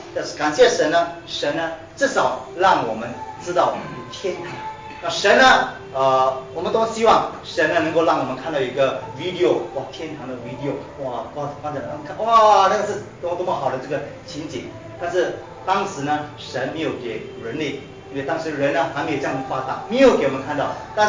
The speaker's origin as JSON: {"language": "Chinese", "country": "Malaysia", "tie": "born or raised there", "said": "家里我本身的家乡是在马来西亚。"}